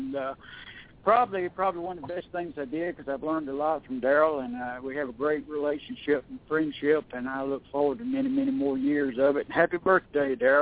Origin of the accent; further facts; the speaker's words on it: Indianola, Mississippi, United States; growing up in the days of integration in the public schools in the state of Mississippi. My hometown of Indianola, Mississippi, was being integrated.